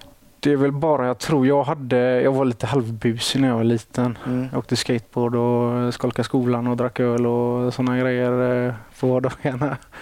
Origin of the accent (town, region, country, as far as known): Västra Götaland County, Sweden; accent: Gothenburg